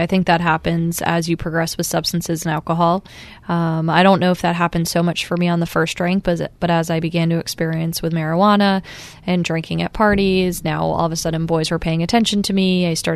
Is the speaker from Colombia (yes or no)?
no; Guilford, Connecticut, United States; growing up, you know, pretty in an affluent area, I grew up in Guilford, came from a loving home with two parents. I was the oldest of four kids.